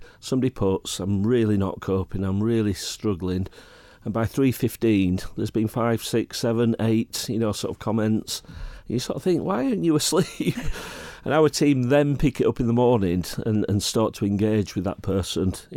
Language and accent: English; Sheffield, Yorkshire and the Humber, United Kingdom; also born or lived in Rotherham; I grew up in Sheffield and Rotherham in South Yorkshire, and that was when all the steelworks were shutting down and the mines were shutting down